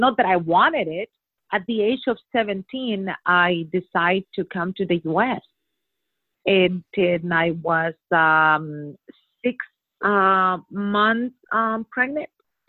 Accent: Honduras; I was born in Honduras, and I grew up there, and I got pregnant at the age of 13.

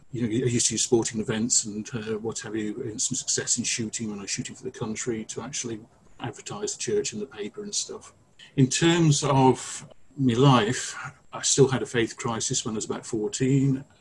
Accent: Lichfield, West Midlands, United Kingdom; Although I grew up in Lichfield primarily, which at the time was the stake centre, and had the UK offices actually based in Lichfield at St John Street for a while.

